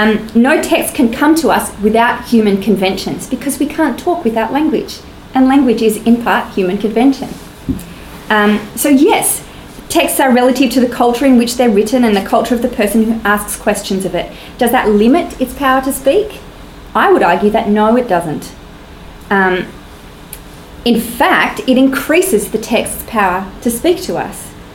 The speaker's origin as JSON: {"language": "English", "town": "Newtown", "region": "New South Wales", "country": "Australia", "said": "Jonathan and I come from Newtown."}